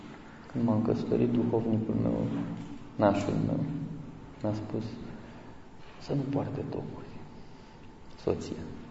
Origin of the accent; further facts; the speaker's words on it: Constanța, Constanța County, Romania; Eu sunt din Constanța, pe loc.